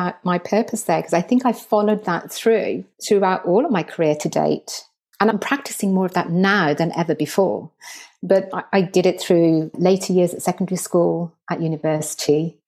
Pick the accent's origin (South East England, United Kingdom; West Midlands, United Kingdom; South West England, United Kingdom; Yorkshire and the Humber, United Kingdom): West Midlands, United Kingdom; Birmingham; accent: Birmingham twang; In the Midlands. Don't ask me to say Birmingham because I'll say